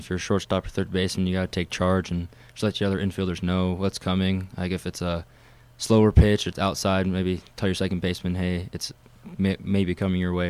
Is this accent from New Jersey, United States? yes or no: no; California, United States; born there; Actually, I was born in California, so I like the Dodgers.